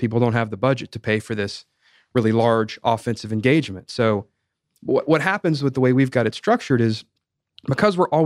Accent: Roswell, Georgia, United States; I'm actually a native Atlantan, one of the few left. So I was born and raised in Roswell.

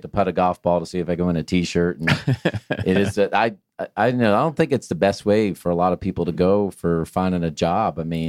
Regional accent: the North, United States; And I didn't know, really, being that I'm from the North, what that was until there was about a pound of butter on my pecan pie.

